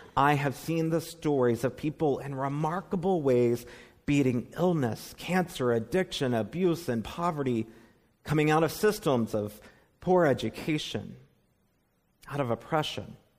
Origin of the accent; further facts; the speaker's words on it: North Carolina, United States; I would explain, well, I'm from North Carolina. I don't think you know my people.